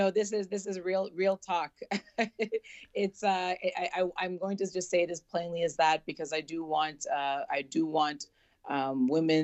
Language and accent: English; Toronto, Ontario, Canada; I'm a first generation Canadian, and I was surrounded growing up in Toronto with all these other extraordinary first generation Canadians from all these diverse backgrounds